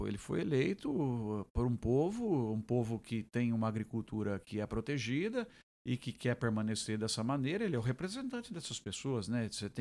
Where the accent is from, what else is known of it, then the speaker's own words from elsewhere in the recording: Brazil; a gente é brasileiro, eu torço pelo Brasil